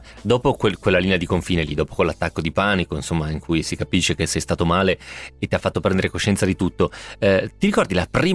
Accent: Romentino, Piedmont, Italy; il mio paese, Romentino, ne ha 4.500.

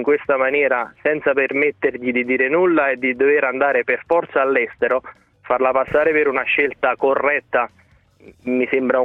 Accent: Benevento, Campania, Italy; now in Bergamo, Italy; sono di Benevento ma lavoro a Bergamo

